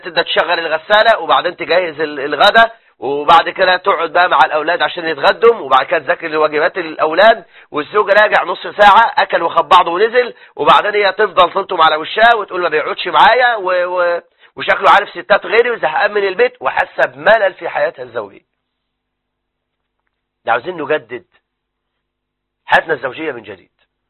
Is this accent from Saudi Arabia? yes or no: no; Egypt; لما يبقى عندنا في مصر فوق التسعة فوق الخمسة مليون امرأة مطلقة